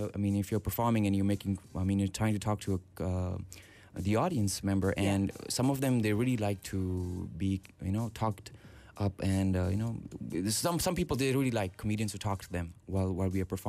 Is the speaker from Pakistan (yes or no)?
yes; Pakistan; I tell women I'm from Pakistan, they assume I sell carpets.